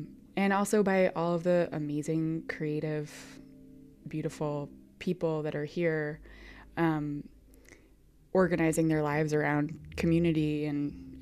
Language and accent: English; Brooklyn, New York, United States; now in Montreal, Canada; That I went from growing up in Brooklyn and being like very, very goal oriented to having quite a lot of space in my life